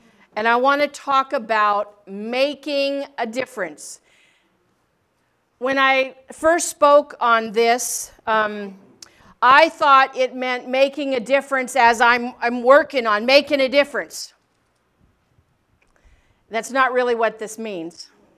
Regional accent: Wyoming, United States; I grew up in Wyoming. Lots of wildlife and things running across the road there.

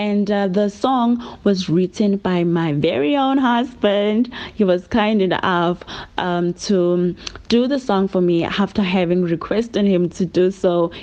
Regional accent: Bethel, Mpumalanga, South Africa; now in Johannesburg, South Africa; Originally, I'm from Bethel, a small town in Mpumalanga. I now reside here in Johannesburg with my family.

